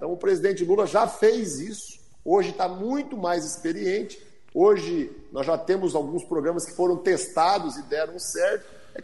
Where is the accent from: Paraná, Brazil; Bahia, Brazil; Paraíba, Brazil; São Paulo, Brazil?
Paraná, Brazil; eu nasci e sempre vivi no Paraná.